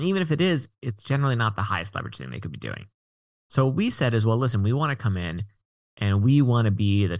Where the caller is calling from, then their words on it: San Francisco, California, United States; Well, I'm calling in from San Francisco